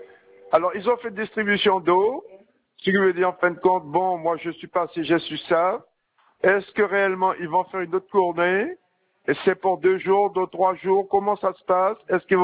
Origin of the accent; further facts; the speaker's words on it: French Guiana, France; Je suis originaire de la Guyane. J'ai pris ma retraite, ça fait 2 ans et demi que je suis ici.